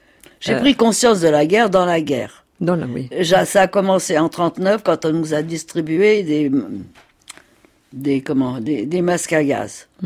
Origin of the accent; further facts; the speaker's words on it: Épinal, Grand Est, France; born there; Moi, je suis née à Épinal, dans les Vosges, le 19 mars 1928. Et je suis née tout de suite, rousse, gauchère et juive.